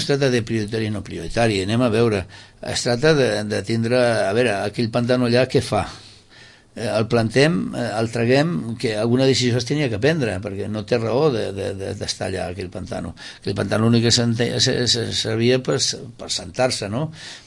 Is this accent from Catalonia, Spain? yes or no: yes; Sitges, Catalonia, Spain; born there; tothom els que som nascuts a Sitges i que hem vist aquest tema ens havia agradat molt